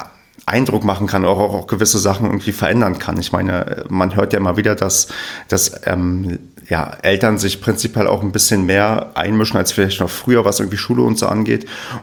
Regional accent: East Germany, Germany; Ich bin im Osten groß geworden, wie man so schon sagt. Also ich bin auch noch in der ehemaligen DDR geboren, weil ich vor 1990 geboren bin.

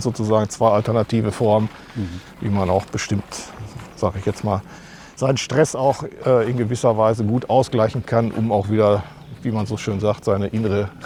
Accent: Marl, North Rhine-Westphalia, Germany; born there; in Mahl, komme auch gebürtig aus Mahl.

